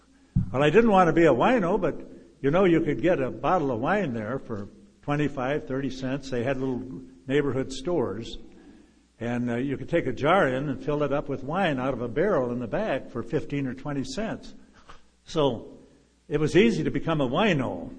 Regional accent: Norfolk, Nebraska, United States; I was born in Norfolk, Nebraska in 1925 and grew up there during the Depression.

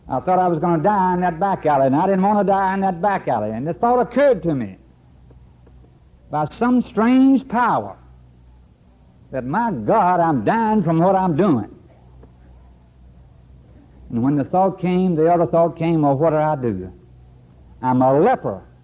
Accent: Roanoke, Virginia, United States; And I left Roanoke, Virginia that Thursday after

